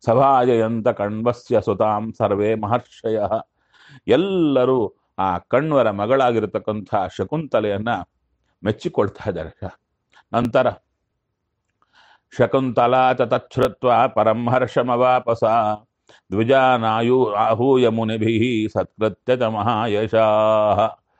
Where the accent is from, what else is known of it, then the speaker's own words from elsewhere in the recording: Kurnool, Andhra Pradesh, India; ಒಂದು ಸಲ ನಮಗೆ ನಮ್ಮ ಊರಲ್ಲಿ ಕರ್ನೂಲ್ನಲ್ಲಿ ಎಲ್ಲಿಂದ ಬಂತೋ ಗೊತ್ತಿಲ್ಲ, ಕಾಡು ಹಂದಿ ಬಂದು